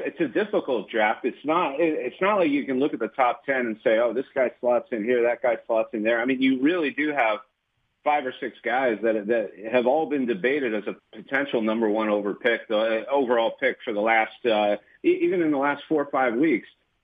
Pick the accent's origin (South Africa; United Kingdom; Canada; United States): Canada; Montreal, Quebec; I'm from Montreal